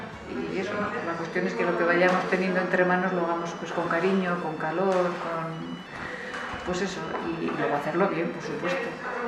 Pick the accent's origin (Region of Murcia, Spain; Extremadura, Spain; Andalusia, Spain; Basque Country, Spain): Basque Country, Spain; Agurain; Yo soy de aquí, de Agurain, entonces hace poco murió una hermana con 94 años, Josefina, y la abuela de su abuela ya eran de aquí.